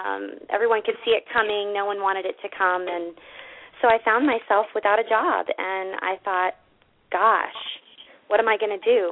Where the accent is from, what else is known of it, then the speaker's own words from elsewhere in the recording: Ohio, United States; moved away as an adult; also born or lived in California; now in Maui, United States; And I am originally from Ohio, and which is why Maui is so amazing.